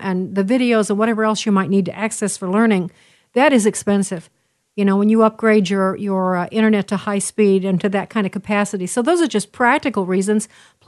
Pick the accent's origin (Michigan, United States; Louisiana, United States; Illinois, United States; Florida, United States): Illinois, United States; Chicago; I was raised in Illinois. Chicago was my hometown for many years.